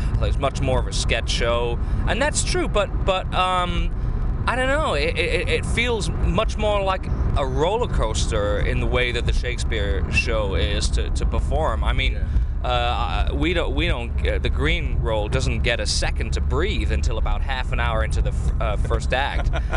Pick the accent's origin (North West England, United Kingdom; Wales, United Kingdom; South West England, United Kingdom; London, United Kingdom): South West England, United Kingdom; Newton Abbot; born there; I was born in Newton Abbey, so.